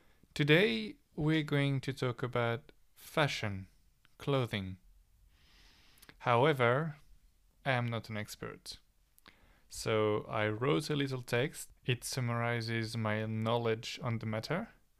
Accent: France; C'est pour ça qu'ils ne devinent pas que je suis français quand ils me voient.

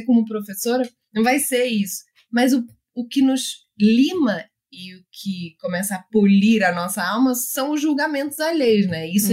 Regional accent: Portugal; Eu sou europeia, né? Eu sou portuguesa, mas eu tenho traços mais holandeses

